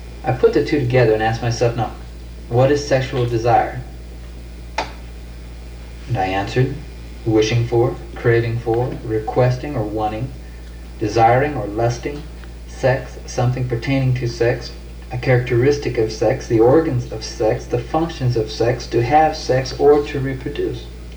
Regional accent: United States; first language English; Now, I'm an American, I speak English, I've always spoken English

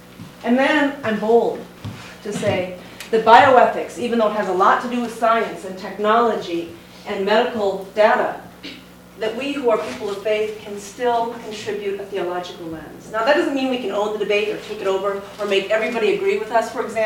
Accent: Midwest, United States; Also, I'm a white person, I'm Lutheran, growing up in the Midwest, and I really think that we haven't fully addressed racism.

